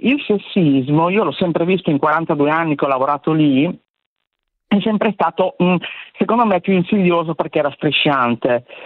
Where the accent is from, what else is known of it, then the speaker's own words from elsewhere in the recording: Bologna, Emilia-Romagna, Italy; io sono di Bologna